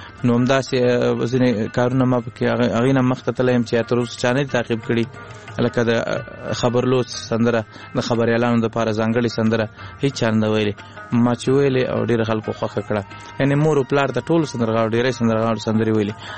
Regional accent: Laghman, Afghanistan; now in Kunduz, Afghanistan; مننه زمنګ اصلا د لغمان ولایت یو بیا تلې کندوز ته د ناقلونو په دوره کې

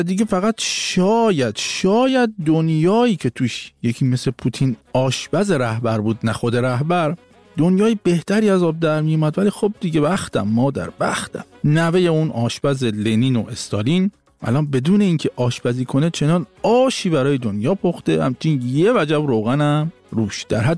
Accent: Shiraz, Fars, Iran; born there; متولد شیرازم هستم

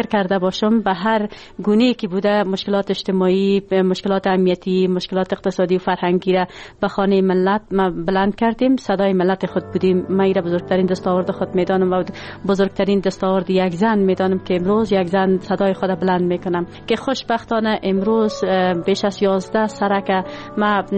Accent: Siadan, Parwan, Afghanistan; born there; ، در ولایت پروان قریه سیادان متولد شدیم، در خانه خانواده روشن فکر و تحصیلات ابتدایی خود در مکتب نمبر 2 شهر چاریکار و دوره لیسه خود در لیسه هوره جلالی به پایان رساندیم

